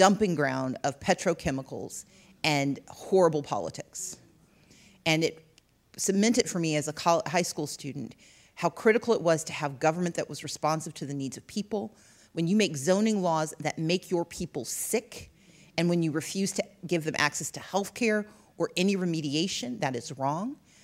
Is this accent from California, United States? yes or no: no; Gulfport, Mississippi, United States; I grew up in Gulfport, Mississippi. My dad worked in Pascagoula